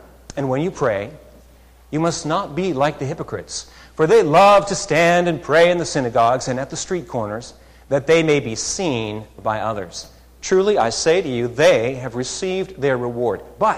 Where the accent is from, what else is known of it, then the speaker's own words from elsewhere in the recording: Canada; Now, I was living in Canada at the time. I'm Canadian.